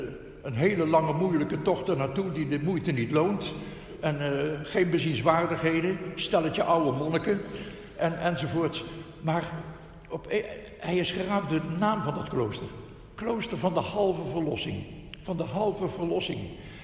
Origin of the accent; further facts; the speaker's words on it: Netherlands; Dat kunnen wij als Hollanders niet zo makkelijk, denk ik.